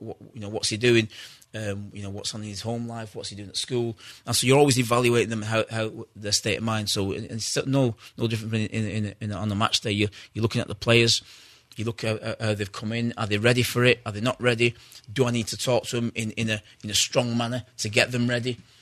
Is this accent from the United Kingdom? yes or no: yes; England, United Kingdom; when I grew up in England, it was just me, my brother and my father.